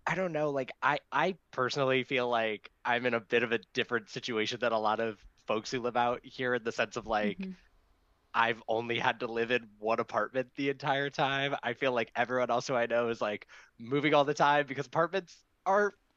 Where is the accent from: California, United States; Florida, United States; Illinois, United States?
Florida, United States; Orlando; yeah, I think it's like all the stereotypes that people think about when they think about living in Florida, you see them all in Orlando. So yeah, I grew up there, and then